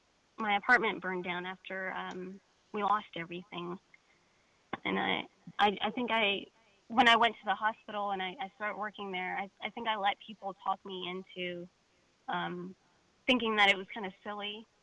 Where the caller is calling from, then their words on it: Little Rock, Arkansas, United States; Little Rock, Arkansas.